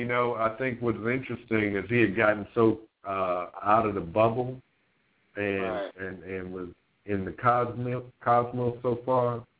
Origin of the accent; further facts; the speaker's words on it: Charleston, South Carolina, United States; and I can go back to Denmark, Bessie, in my hometown, a Charleston.